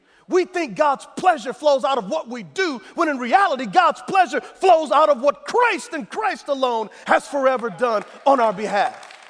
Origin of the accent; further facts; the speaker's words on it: San Antonio, Texas, United States; I am from San Antonio, Texas, so I know Spanish words.